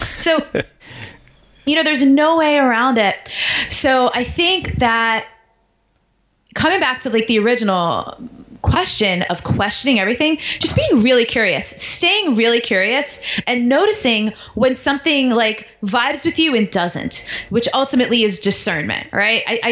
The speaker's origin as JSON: {"language": "English", "region": "New York", "country": "United States", "tie": "born or raised there", "said": "and I grew up in New York, so the diversity was like a home environment for me, very comfortable."}